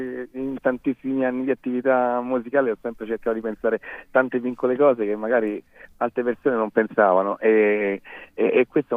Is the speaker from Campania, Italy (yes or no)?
no; Rome, Lazio, Italy; born there; da anni che lavoro a Ibiza, comunque sono nato a Roma